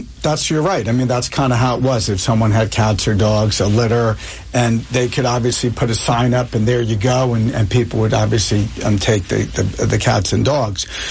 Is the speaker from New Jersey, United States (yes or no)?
yes; Springfield, New Jersey, United States; Yeah, I grew up in Springfield, so I'm a Union County guy, too.